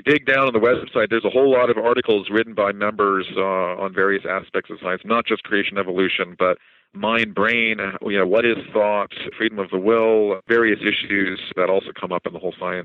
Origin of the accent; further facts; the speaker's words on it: Pittsburgh, Pennsylvania, United States; So the meeting is going to be in Pittsburgh, my hometown here